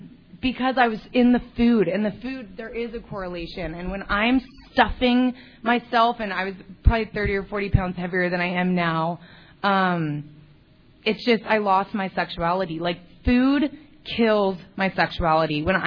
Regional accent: La Cañada, California, United States; And I grew up in La Cañada, and I just, like, did not fit in there.

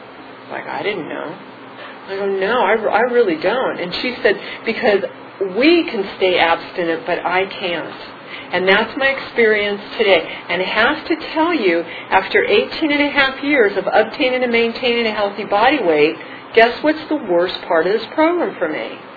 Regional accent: Glendale, California, United States; And you know, when I was a little girl, I was born and raised in Glendale, California

